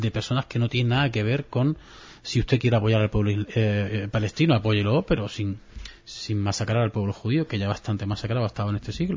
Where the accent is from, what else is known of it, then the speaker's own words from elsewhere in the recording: Melilla, Spain; yo soy melillense, pero llevo a gala que donde hay un melillense hay un buen hombre